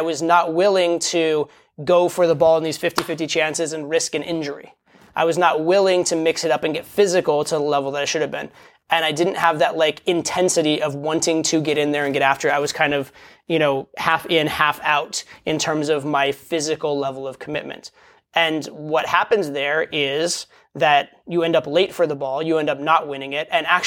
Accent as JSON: {"language": "English", "country": "United States", "tie": "born or raised there", "said": "Sorry, I grew up in the United States. It's what we call it here."}